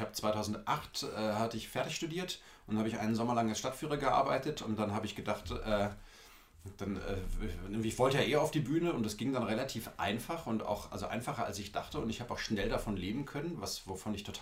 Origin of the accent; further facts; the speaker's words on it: Frankfurt, Hesse, Germany; Ich bin in Frankfurt am Main aufgewachsen